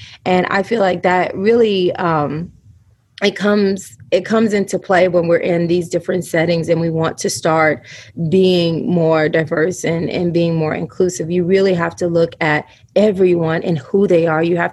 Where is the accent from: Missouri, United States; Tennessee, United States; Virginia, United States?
Tennessee, United States; where I grew up in Tennessee, places in the South where things are a bit more segregated.